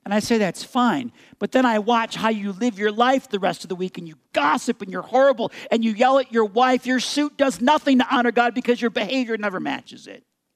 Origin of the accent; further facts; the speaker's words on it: United States; Living here as an American has value to me, and I honor my country by taking off my hat.